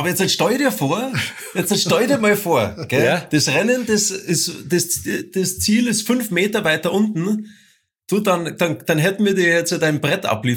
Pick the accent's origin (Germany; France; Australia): Germany; Bavaria; Der Bernd und ich, wir kommen ja aus Bayern, gell?